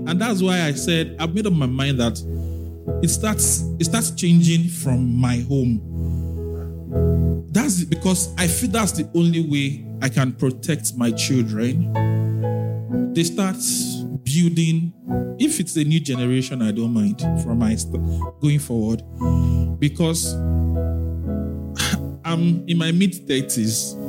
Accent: Lagos, Nigeria; I grew up in Lagos.

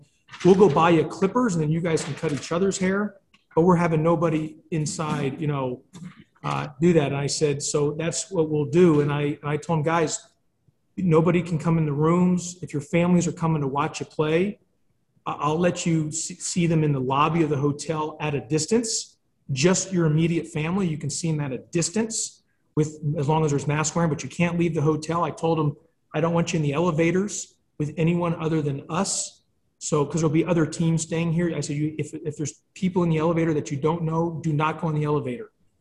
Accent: Houston, Texas, United States; I've said this before, I grew up in Houston, Texas, and one of my favorite players was Akeem Olajuwon.

